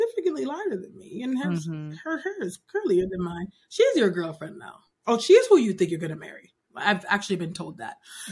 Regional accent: California, United States; I talk about my social location, you know, being born and raised in California. I think that matters. Being Nigerian American, I think that matters as well

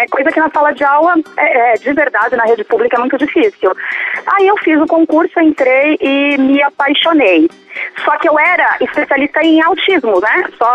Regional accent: Guarujá, São Paulo, Brazil; eu sou do Guarujá, São Paulo.

